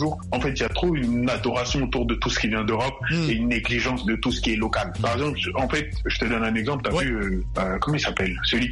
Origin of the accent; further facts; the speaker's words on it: Côte d’Ivoire; au début, dans les pays africains, les Ivoiriens, on était l'une des plateformes, des plaques tournantes de la musique.